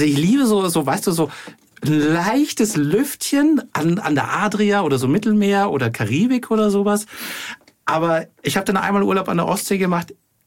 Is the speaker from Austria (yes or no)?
yes; Austria; Obwohl ich ja in den Bergen aufgewachsen bin